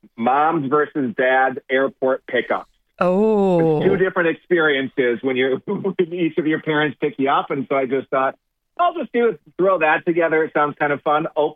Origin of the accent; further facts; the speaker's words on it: Michigan, United States; I have a good relationship with my mom, who still lives in Michigan, in my home, my hometown, my childhood home.